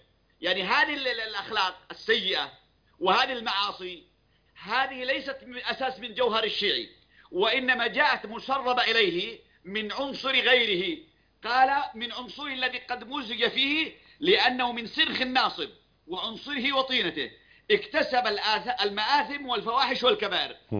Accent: Yemen; سواء كان عندنا في اليمن. كانت اليمن في مرحلة من التدين

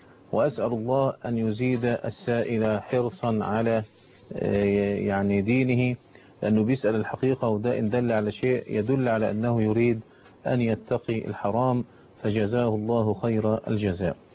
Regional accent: Egypt; احنا طبعا كمصريين

